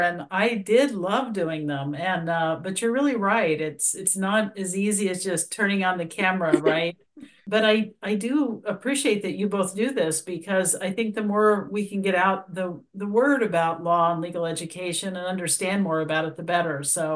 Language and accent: English; Indiana, United States; You know, it is true. I grew up in Indiana, and I was really quite the sports fanatic, and including wishing that I could be a quarterback of an NFL team.